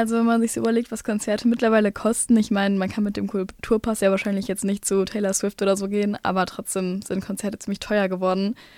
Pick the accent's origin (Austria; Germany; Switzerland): Germany; Bochum, North Rhine-Westphalia; Ich komme selber aus Bochum und das war ziemlich cool.